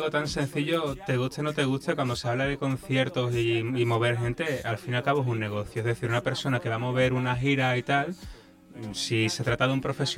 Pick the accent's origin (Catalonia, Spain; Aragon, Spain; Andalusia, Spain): Andalusia, Spain; incluso a lo mejor paradójicamente en mi tierra, en Andalucía y tal